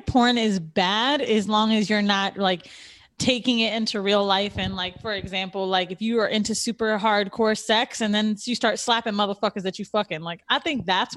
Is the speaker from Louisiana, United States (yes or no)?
yes; Louisiana, United States; I'm from Louisiana, from the south.